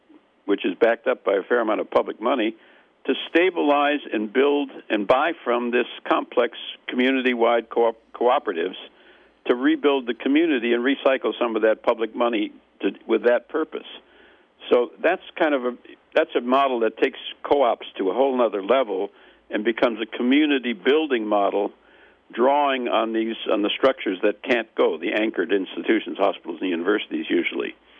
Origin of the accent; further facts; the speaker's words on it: Wisconsin, United States; I'm a Midwesterner, I'm from Wisconsin, it's very, very much down home.